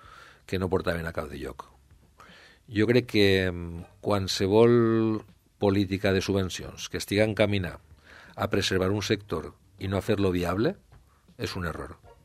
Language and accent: Catalan; Valencian Community, Spain; Perquè jo crec que com a valencians... treballem per a tot el món